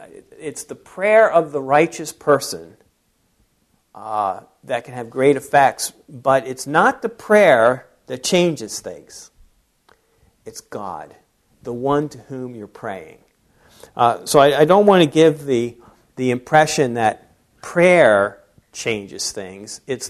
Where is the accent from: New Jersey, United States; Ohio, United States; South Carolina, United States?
New Jersey, United States; I had a friend or that I grew up with in South Jersey